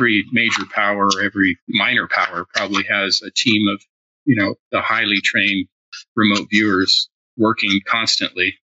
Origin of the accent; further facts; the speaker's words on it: Norway; first language Norwegian; English is a second language; I speak English and Norwegian and German. And my first language was Norwegian, but I'm fluent in Norwegian and English and German.